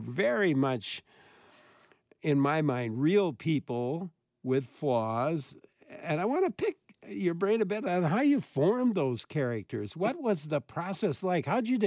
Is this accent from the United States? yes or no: yes; Stoughton, Wisconsin, United States; born there; I was born in Stoughton, Wisconsin, and of course